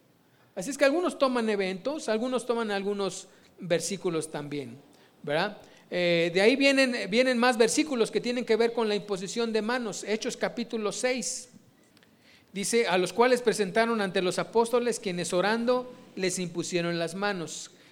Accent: Puebla, Mexico; Hay una iglesia en Puebla, de donde soy

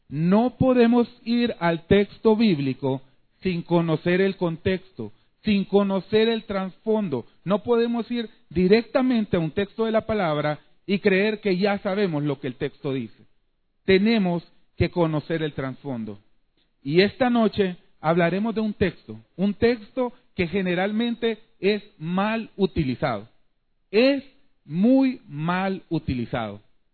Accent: El Salvador; Como dije que soy salvadoreño, ya todos pupusas dijeron.

